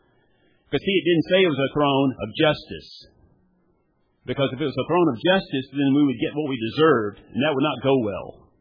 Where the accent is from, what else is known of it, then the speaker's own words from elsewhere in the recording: Texas, United States; Now, I grew up in East Texas, and so, you know, there was kind of a Bible Belt temperature.